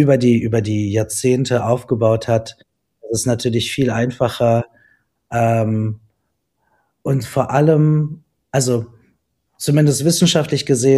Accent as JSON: {"language": "German", "town": "Dortmund", "region": "North Rhine-Westphalia", "country": "Germany", "tie": "born or raised there", "said": "dann bin ich in Dortmund aufgewachsen, ziemlich streng erzogen und ziemlich emotionless erzogen."}